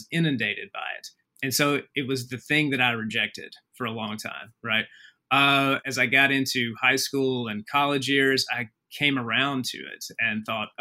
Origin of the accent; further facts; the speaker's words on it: Alabama, United States; I grew up right on the Alabama-Tennessee line